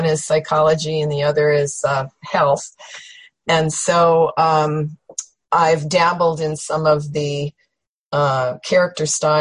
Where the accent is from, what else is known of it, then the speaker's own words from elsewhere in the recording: Carmel, California, United States; Hi, I'm from Carmel, California, and I'm taking one of Rita's classes right now for the first time.